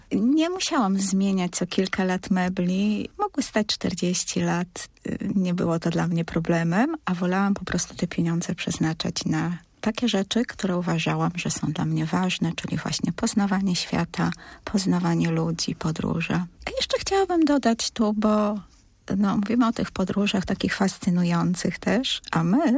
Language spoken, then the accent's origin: Polish; Podlaskie Voivodeship, Poland; Tak, to jest Podlasie, tak, to jest region, z którego pochodzę.